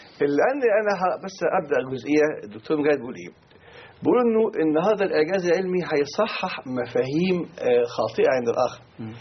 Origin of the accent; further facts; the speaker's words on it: Egypt; كعرب أو كمصري